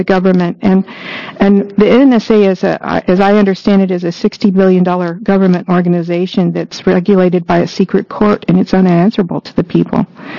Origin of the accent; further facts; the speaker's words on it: Gresham, Oregon, United States; I'm from Gresham, Oregon.